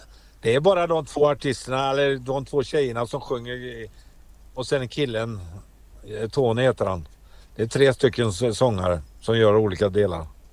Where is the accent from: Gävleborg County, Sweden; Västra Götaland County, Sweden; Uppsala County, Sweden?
Västra Götaland County, Sweden; Tidan; Det är där jag är ifrån. Jag är ifrån Tidan.